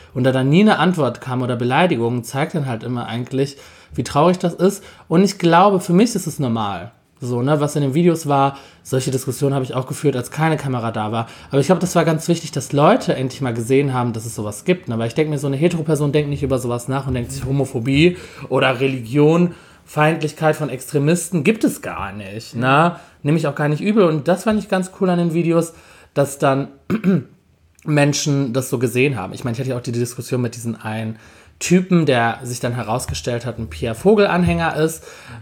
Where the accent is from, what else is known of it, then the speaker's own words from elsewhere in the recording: Cologne, North Rhine-Westphalia, Germany; Aus Köln.